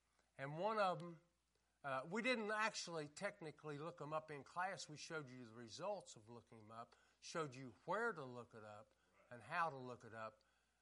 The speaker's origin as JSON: {"language": "English", "region": "West Virginia", "country": "United States", "said": "I'm from West Virginia, and I know that much."}